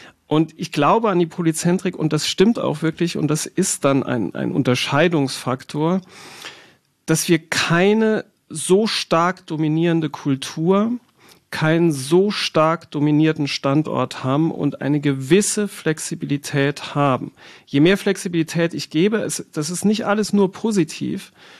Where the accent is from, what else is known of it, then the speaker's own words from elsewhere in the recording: Saarbrücken, Saarland, Germany; also ich komme aus Saarbrücken, da lege ich Wert drauf.